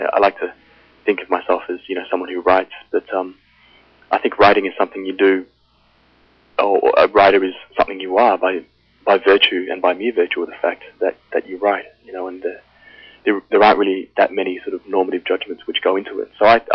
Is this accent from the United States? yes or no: no; Australia; now in United Kingdom; I'm Australian, you know, when I'm back home in Australia, obviously.